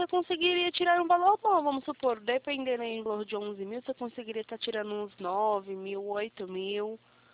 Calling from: São Paulo, Brazil; Eu falo aqui de São Paulo.

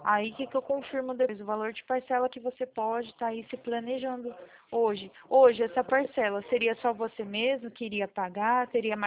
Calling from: Presidente Prudente, São Paulo, Brazil; Ó, eu falo do estado de São Paulo, a cidade é Presidente Prudente.

